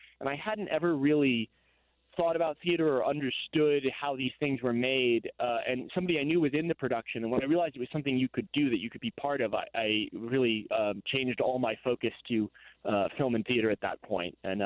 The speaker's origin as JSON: {"language": "English", "region": "New Jersey", "country": "United States", "tie": "born or raised there", "said": "I traveled around a lot as a kid, but I grew up mostly on the East Coast in New Jersey, suburban New Jersey, you know, about an hour and a half out of New York City."}